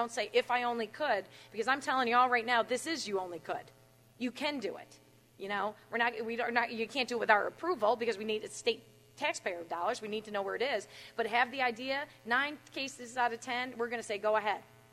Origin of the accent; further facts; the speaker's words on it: New York, United States; I'm from Chemung County, by the way, so I love the twang when I come from Buffalo.